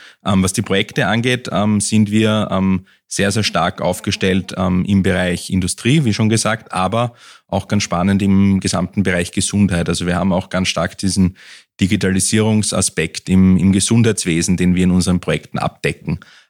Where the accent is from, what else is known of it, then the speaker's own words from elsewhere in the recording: Vienna, Austria; also born or lived in Lower Austria; Ich bin zwar gebürtiger Niederösterreicher aus dem Villachtal, bin aber dann lange aufgewachsen in Wien, bin auch dort in die Schule gegangen und dort studiert und lange an der TU in Wien gearbeitet und dann nach St. Pölten gekommen.